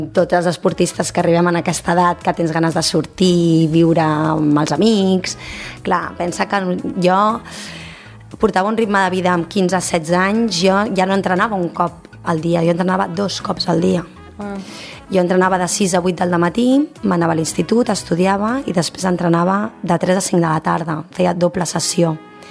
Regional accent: Cardedeu, Catalonia, Spain; Jo soc de Cardedeu.

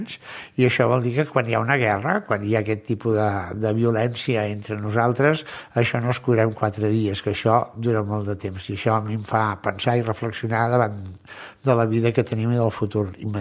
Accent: Catalonia, Spain; com a català, per no llançar res

